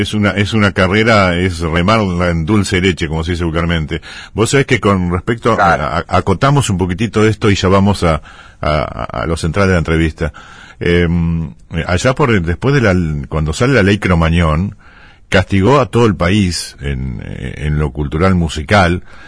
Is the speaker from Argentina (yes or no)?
yes; Argentina; realmente nos da vergüenza que nos pasen a nosotros como argentinos